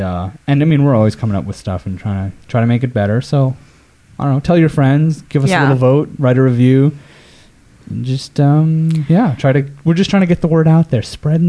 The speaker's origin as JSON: {"language": "English", "town": "Spokane", "region": "Washington", "country": "United States", "said": "such as I'm from Spokane, Washington."}